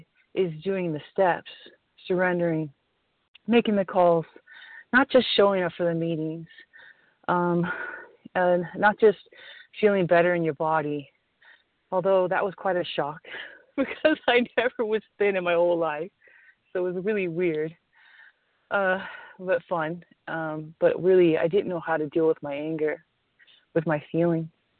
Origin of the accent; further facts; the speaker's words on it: California, United States; I am from Southern California.